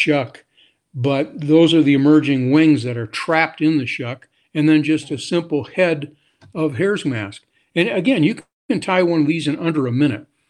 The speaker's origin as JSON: {"language": "English", "town": "Grand Rapids", "region": "Michigan", "country": "United States", "tie": "born or raised there", "said": "I grew up in Grand Rapids, Michigan."}